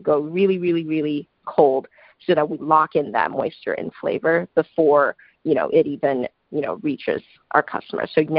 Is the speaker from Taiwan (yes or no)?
yes; Kaohsiung, Taiwan; now in United States; I grew up actually in Taiwan at this city called Kaohsiung. So it's a harbor city.